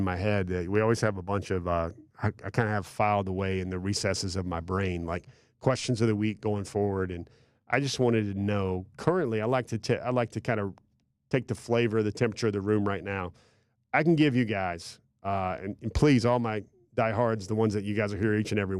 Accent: Georgia, United States; probably because I grew up in North Georgia and my grandparents would put us on the picnic table.

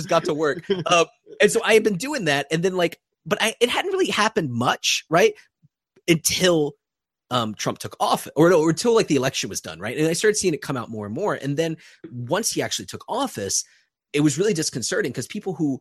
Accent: Richmond, Virginia, United States; so I grew up in the South. I grew up in Richmond, Virginia

